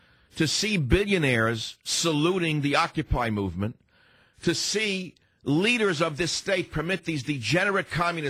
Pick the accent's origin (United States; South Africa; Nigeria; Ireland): United States; San Francisco, California; Now let's go across the country to my hometown of San Francisco. Cal on KSFO in my hometown of the beautiful San Francisco.